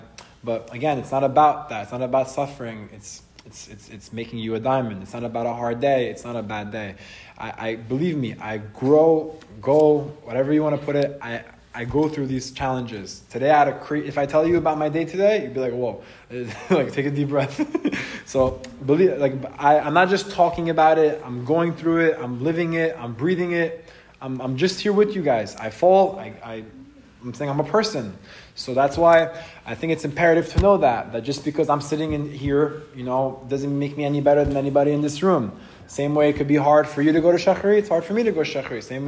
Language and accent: English; Brooklyn, New York, United States; And he's from Brooklyn. I'm from Brooklyn too.